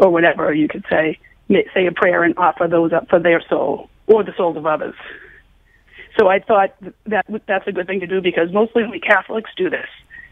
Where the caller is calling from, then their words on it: Boston, Massachusetts, United States; from Boston.